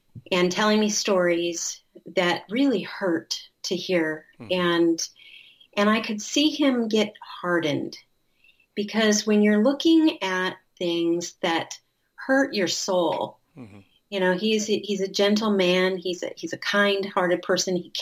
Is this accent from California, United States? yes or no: yes; Chico, California, United States; I grew up in Chico, which is Northern California. So it was a small town at the time. It's a lot bigger now, but we headed down to LA for our first 5 years.